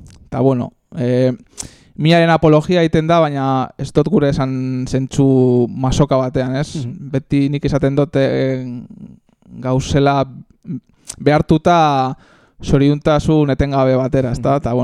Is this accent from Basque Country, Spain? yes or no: no; Andalusia, Spain; born there; eta urrengo hirurak andaluziarrak dira. Ni bertan jaio nintzen, nire gurasoek, familia osue, hangoa da.